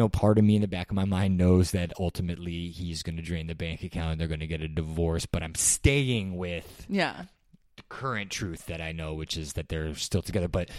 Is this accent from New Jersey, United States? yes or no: no; New York City, New York, United States; I grew up in New York City, so it's like I'm really tuned in when these people that are not native New Yorkers are trying to like explain to you like how like the Hamptons works